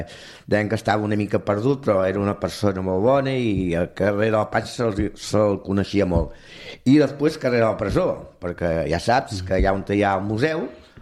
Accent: Calella, Catalonia, Spain; also born or lived in Valladolid / Burgos; Vaig néixer a Valladolid, em van batejar a Burgos i els meus pares vaig tenir la sort que m'aportessin a Calella. A Calella vaig venir 3 mesos

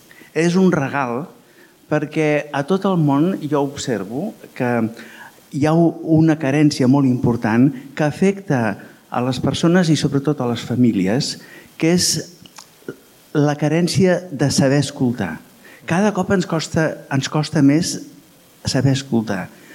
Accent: Barcelona, Catalonia, Spain; now in Poland; De Barcelona.

